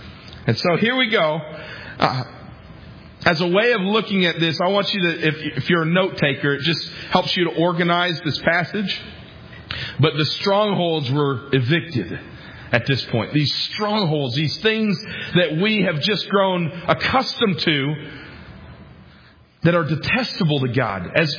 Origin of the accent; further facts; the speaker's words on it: New York, United States; I grew up in New York. We didn't hear that one.